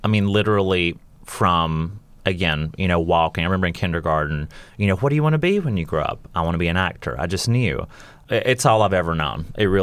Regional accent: Hokes Bluff, Alabama, United States; So I grew up in Alabama, born and raised 18 years in a really tiny town called Hoke's Bluff, raised by my mom, my granny, and my sister.

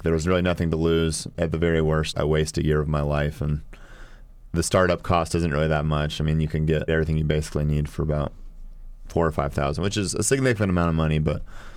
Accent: Snellville, Georgia, United States; also born or lived in Minnesota; I was born in Minnesota, but I grew up in Snellville. I went to Shiloh High School and then went to the University of Georgia after that.

